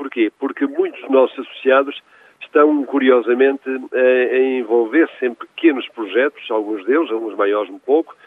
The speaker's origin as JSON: {"language": "Portuguese", "region": "Norte", "country": "Portugal", "said": "a nossa própria ambição enquanto minhotos e enquanto território de turismo de grande excelência"}